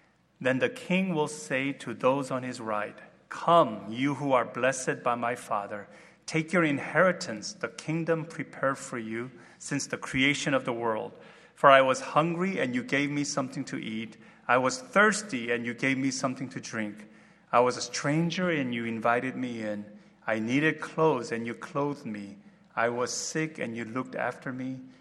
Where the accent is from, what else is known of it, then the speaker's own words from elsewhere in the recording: United States; I told them, I'm from America, and they said, oh, you know, so what do you believe in? And I told them I'm a Christian.